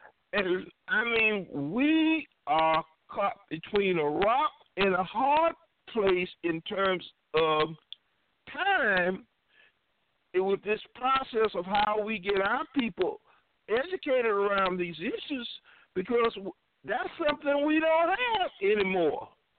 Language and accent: English; South Carolina, United States; I hail from South Carolina. And my grandmother used to pick 400 pounds of cotton.